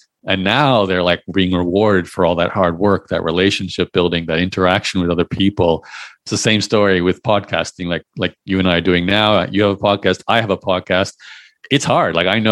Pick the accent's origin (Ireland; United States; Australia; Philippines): Australia; moved away as an adult; now in Canada; I'm going to make my way to Canada from Australia. I have most of my family were in Canada. I was born and raised in Australia.